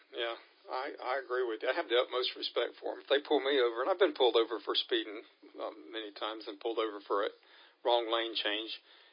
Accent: Michigan, United States; born there; We lived up in Michigan. I was born in Michigan. I only stayed there 6 years and then came down here, but then moved back up there and then came back down here

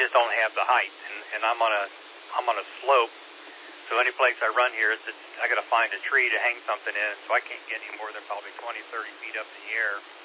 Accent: Cincinnati, Ohio, United States; moved away as an adult; also born or lived in Florida; now in South Carolina, United States; I'm originally from the Cincinnati area, but I left there when I was 25 and spent 37, 38 years in Florida, around Orlando area. And I came up here to South Carolina 8 years ago.

